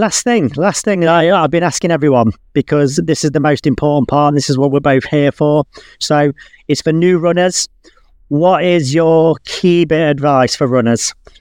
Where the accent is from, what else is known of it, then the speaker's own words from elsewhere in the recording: United Kingdom; Oh, I'm British. Look at that.